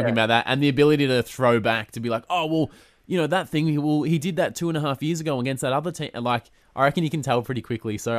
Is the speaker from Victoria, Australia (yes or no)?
yes; Melbourne, Victoria, Australia; I'm from Melbourne